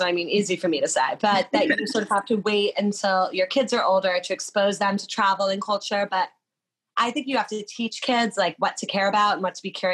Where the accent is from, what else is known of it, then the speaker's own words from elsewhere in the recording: New York, United States; I grew up outside of New York City.